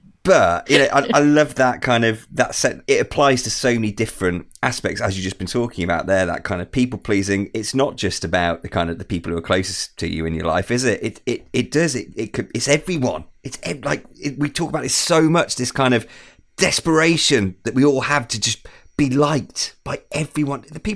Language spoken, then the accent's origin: English; United Kingdom; And we're British. Like, we don't talk about this kind